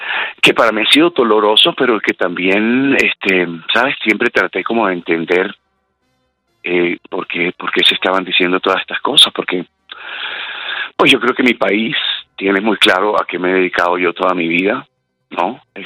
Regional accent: Colombia; porque conozco mi país

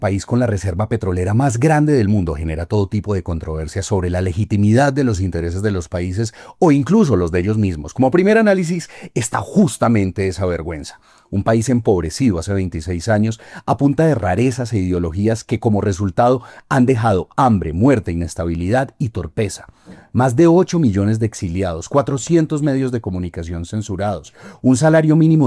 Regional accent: Colombia; como colombianos, así sea difícil y casi imposible, hay que exigirle mesura

